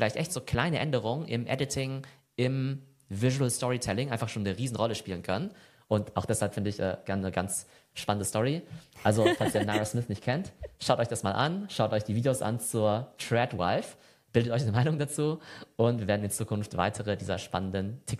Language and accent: German; Germany; Vielleicht, weil wir als Deutsche vielleicht irgendwie Englisch irgendwie als höherwertig wahrnehmen, als jetzt irgendwie Deutsch.